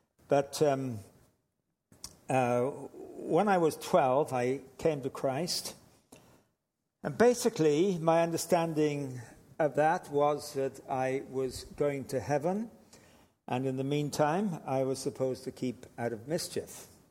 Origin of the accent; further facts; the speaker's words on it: England, United Kingdom; And I am English from England, so I speak English.